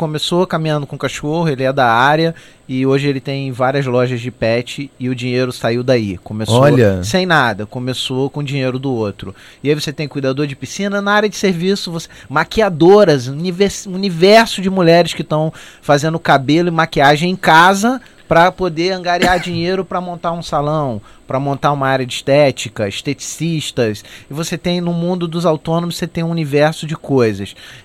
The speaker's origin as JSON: {"language": "Portuguese", "country": "Brazil", "said": "Agora, cara, eu sou brasileiro, não desisto nunca, eu gosto muito do Brasil, já tive a oportunidade de ir embora e não fui."}